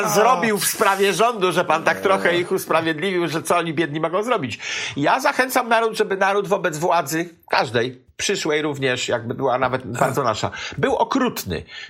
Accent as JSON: {"language": "Polish", "town": "Osiek", "region": "Pomeranian Voivodeship", "country": "Poland", "said": "Moja wioska, Osiek koło Skurcza, Ciemnogród"}